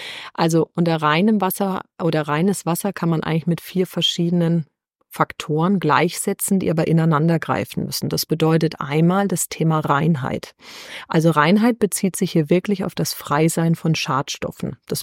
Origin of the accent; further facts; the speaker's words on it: Bavaria, Germany; now in Baden-Württemberg, Germany; ich bin 37, ich komme gebürtig aus Unterfranken, bin seit vielen Jahren im schönen Baden-Württemberg gelandet